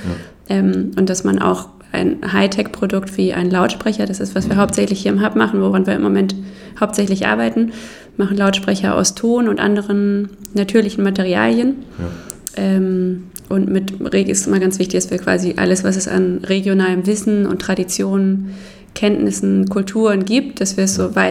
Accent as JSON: {"language": "German", "region": "Bremen", "country": "Germany", "also_born_or_lived": "Valencia, Spain / Argentina / Switzerland / France", "moved": "as an adult", "said": "Ich komme ursprünglich aus Bremen und bin vor 18 Jahren hier weggezogen. Habe dann in Valencia audiovisuelle Kommunikation studiert"}